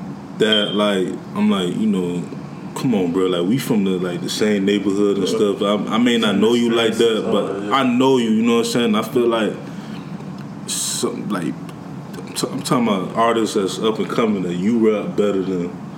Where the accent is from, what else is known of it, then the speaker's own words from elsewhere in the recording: Miami, Florida, United States; Miami, huh? I'm like, yeah, I'm from Miami. Like I'm from Florida.